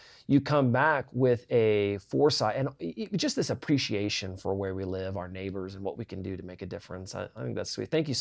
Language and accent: English; Iowa, United States; also born or lived in Kansas City; I grew up in Iowa. I moved from Kansas City, but I grew up in Iowa.